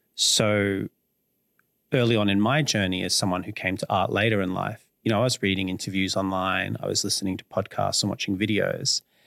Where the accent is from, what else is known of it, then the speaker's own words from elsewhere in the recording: Melbourne, Victoria, Australia; also born or lived in United Kingdom / Canberra; I've lived in rural Victoria, I've lived in the UK, I've lived in Canberra. But I grew up in Melbourne and I live here now and I'll probably live here for much, much longer.